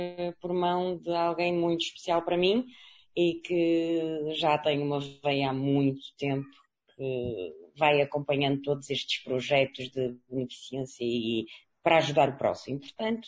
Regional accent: Porto, Portugal; now in Aveiro, Portugal; Não, eu sou do Porto, aliás, como o meu sotaque acusou logo. Estou cá em Aveiro sensivelmente há 9 meses.

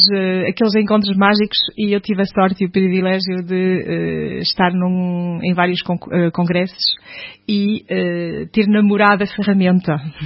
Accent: Portugal; also born or lived in France; Sou bem portuguesa

